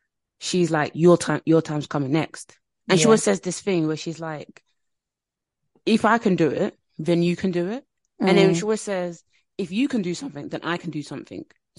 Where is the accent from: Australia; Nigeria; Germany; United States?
Nigeria; I'm Nigerian as well